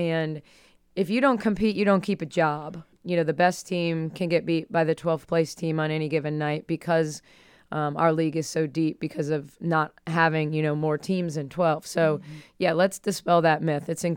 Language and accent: English; Wisconsin, United States; also born or lived in Iowa; I grew up in Wisconsin and in Iowa